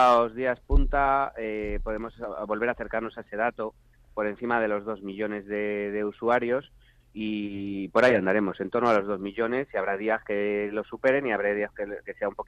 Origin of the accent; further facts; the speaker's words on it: Community of Madrid, Spain; no ya como consejero, sino lo estoy como madrileño.